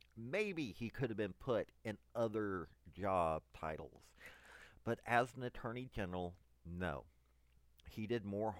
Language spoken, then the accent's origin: English; Tennessee, United States; It's not because he's from Alabama. I'm from Tennessee.